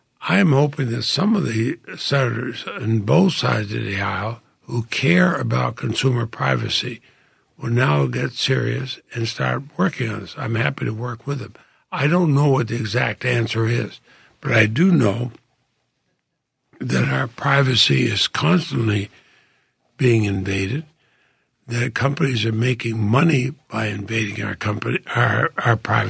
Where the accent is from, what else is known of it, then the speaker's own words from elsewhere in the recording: Vermont, United States; Frankly, as an American, as a Vermonter, I'd like to see the money going into the National Institute of Health.